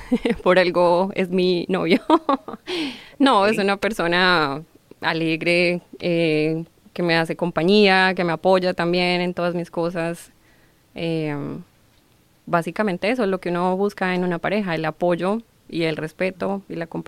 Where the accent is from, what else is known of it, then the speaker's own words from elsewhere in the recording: Colombia; moved away as an adult; now in United States; Fui una niña juiciosa, como decimos en Colombia, yo soy colombiana, y entré a la universidad joven a los 16 años.